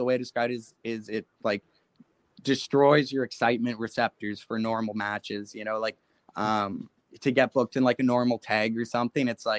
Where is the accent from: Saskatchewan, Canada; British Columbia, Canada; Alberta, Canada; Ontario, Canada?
Ontario, Canada; Mississauga; So I'm from Mississauga, just outside of Toronto, a smaller town. It's getting bigger now, but it's just outside of Toronto.